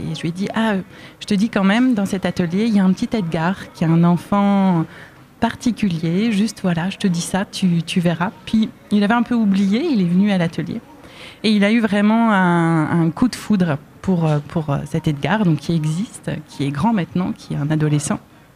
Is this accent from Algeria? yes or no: no; Nord, France; Oui, on vient du Nord, oui.